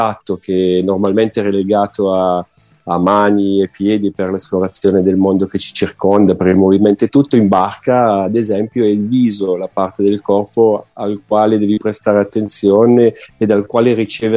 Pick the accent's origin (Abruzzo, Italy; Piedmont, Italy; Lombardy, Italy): Piedmont, Italy; Acqui Terme; Sono di Acqui Terme, Piemonte, in provincia di Alessandria